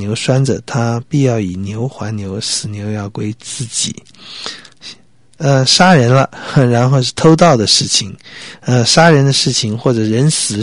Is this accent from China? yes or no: yes; China; 因为我们中国人来讲，那是可惜了，双重的可惜啊。